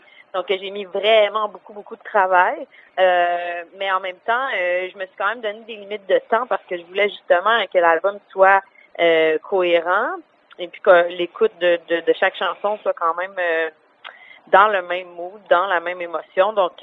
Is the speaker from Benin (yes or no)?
no; Gatineau, Quebec, Canada; je viens de Gatineau, donc c'est quand même important de toujours revenir chez moi